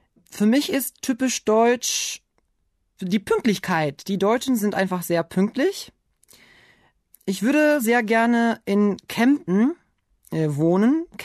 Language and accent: German; Istanbul, Turkey; German is a second language; ich komme aus Istanbul, aus der Türkei. Ich bin 1992 geboren.